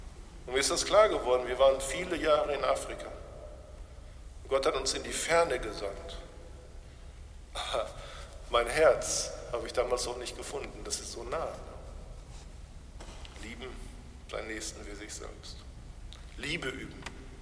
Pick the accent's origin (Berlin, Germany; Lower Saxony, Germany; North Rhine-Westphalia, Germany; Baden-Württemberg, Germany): North Rhine-Westphalia, Germany; Bochum; Ich komme aus Bochum, aus dem lutherischen Gebetsverein